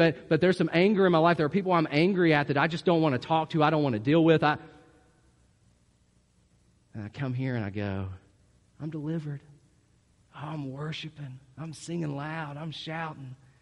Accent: West Virginia, United States; It even sounds like a word that's West Virginian. Baal. Okay, got it. I'm from West Virginia.

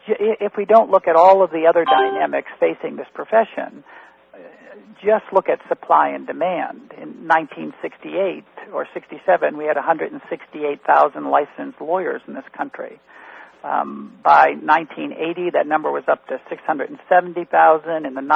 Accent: Florida, United States; If you're in my home state of Florida, that's one attorney for every 260 Floridians.

